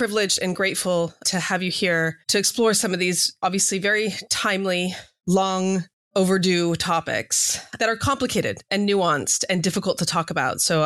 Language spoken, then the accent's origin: English; United States; I mean, as an American, it was something of an American phenomenon and an American long overdue reckoning.